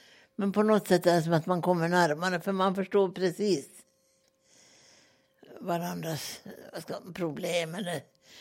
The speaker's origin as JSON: {"language": "Swedish", "town": "Kaunisvaara", "region": "Norrbotten County", "country": "Sweden", "lives_now": "Luleå, Sweden", "said": "och jag kommer från Kaunisvaara, men jag är lulebo sedan 1983."}